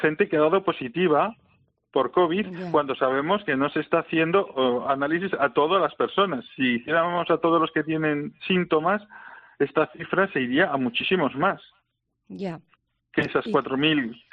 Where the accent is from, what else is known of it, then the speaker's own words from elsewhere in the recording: Basque Country, Spain; nos costó mucho como sociedad vasca en los años 80 y 90 darnos cuenta